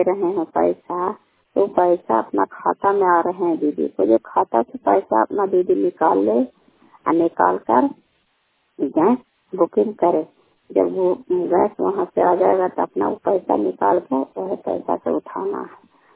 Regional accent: Kalyanpur, Bihar, India; घर कल्याणपुर वाली बेलची पंचायत प्रखंड चंडी जिला नालंदा का निवासी हूँ।

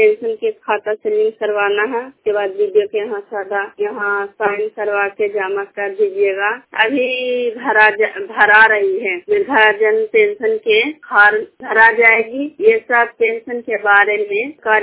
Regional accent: Bihar, India; बनावखाना कोलामा गांव की रहने वाली हूँ, जिला नालंदा।

